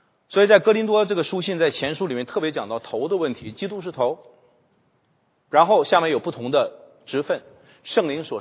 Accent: China; 特别大陆背景的我们在这点非常薄弱的，因为我们是反权威反传统的，我们都是这样出来的，包括我这个年纪都是这个背景长大的。

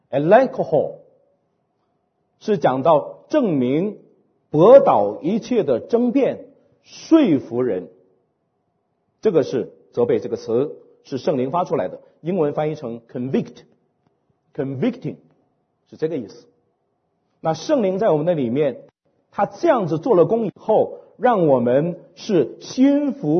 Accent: China; 我们中国人按照我们中国的标准来定义这个罪

